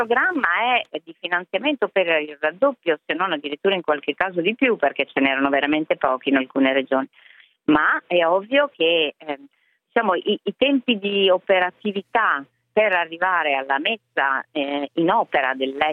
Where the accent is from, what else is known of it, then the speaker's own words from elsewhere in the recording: Emilia-Romagna, Italy; moved away as an adult; io sono romagnola, lo dico spesso perché ovviamente sono molto legata alla mia terra di origine, ma vivo da 20 anni in Abruzzo.